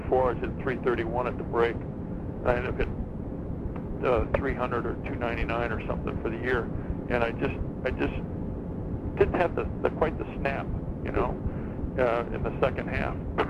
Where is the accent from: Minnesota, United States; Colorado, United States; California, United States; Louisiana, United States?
California, United States; I was from Southern California, and after the season was over, I'd come back to Southern California just because I didn't like the winters there.